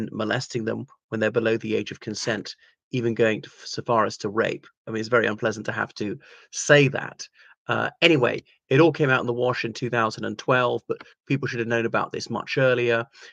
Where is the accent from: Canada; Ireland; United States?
Ireland; from Ireland.